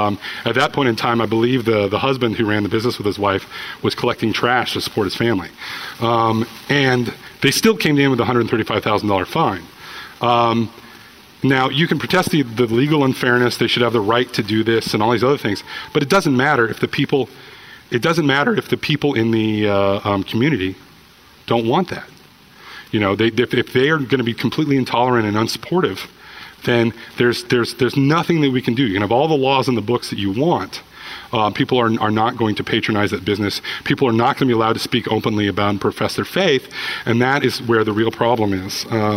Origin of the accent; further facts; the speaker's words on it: Oregon, United States; I grew up in Oregon.